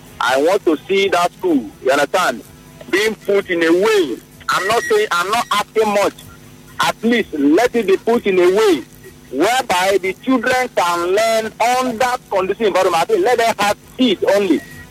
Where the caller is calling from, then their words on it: Port Harcourt, Rivers, Nigeria; I'm calling you from Port Harcourt.